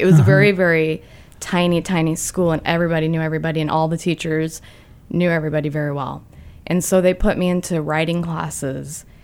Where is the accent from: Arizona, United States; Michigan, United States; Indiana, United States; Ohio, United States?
Arizona, United States; Phoenix; So I'm actually from Phoenix.